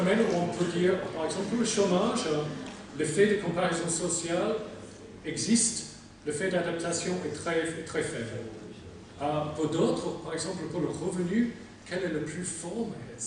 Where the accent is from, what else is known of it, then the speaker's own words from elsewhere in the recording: England, United Kingdom; French is a second language; en tant qu'Anglais qui avait 13 ans en 76